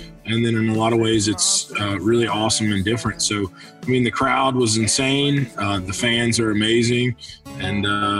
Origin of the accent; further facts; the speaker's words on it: Asheville, North Carolina, United States; I was born in North Carolina, Asheville, North Carolina.